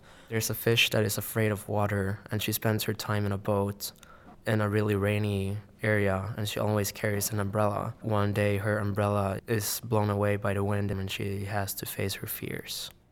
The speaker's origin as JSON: {"language": "English", "town": "Hässleholm", "region": "Skåne", "country": "Sweden", "tie": "born or raised there", "also_born_or_lived": "Lund", "lives_now": "United States", "said": "I am from Sweden, a small town called Hässleholm, but I was born in Lund."}